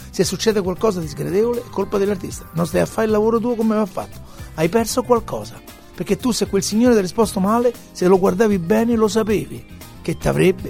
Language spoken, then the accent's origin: Italian; Rome, Lazio, Italy; No, romano, quello romano.